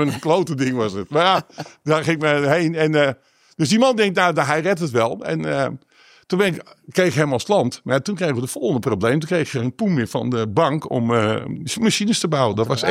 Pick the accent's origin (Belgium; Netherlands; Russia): Netherlands; Slochteren, Groningen; Ja, wij komen uit Slochteren vandaan.